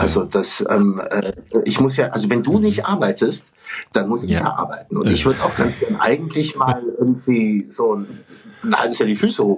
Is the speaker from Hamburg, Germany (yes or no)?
yes; Hamburg, Germany; moved away; ich habe mal ein Jahr in Hamburg gewohnt und bevor ich weg bin, ich bin aus Hamburg, dann bin ich aus Deutschland weg.